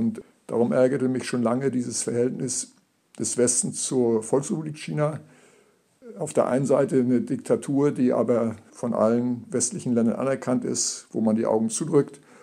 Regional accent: Germany; Ich bin ja in der DDR aufgewachsen, ich kenne also eine kommunistische Diktatur und bin auch dort verfolgt worden wegen meiner Umweltarbeit durch den Staatssicherheitsdienst.

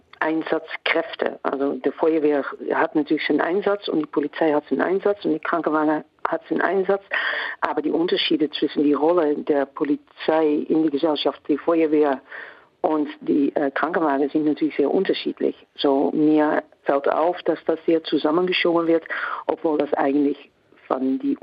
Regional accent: Netherlands; wir sind Niederländer, bei uns ist es ganz anders. Meine Kinder werden nicht als Ausländer erkannt.

